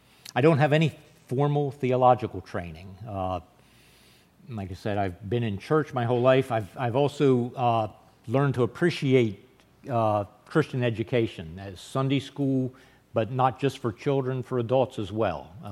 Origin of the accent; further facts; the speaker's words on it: Harford County, Maryland, United States; I was raised in Harford County, so not far away, in a Methodist church, not horribly unlike this one, actually probably a little smaller than this sanctuary.